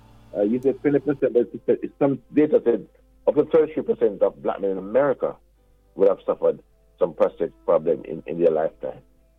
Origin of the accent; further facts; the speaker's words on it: Jamaica; That was called, when I was growing up in Jamaica, tappage of water.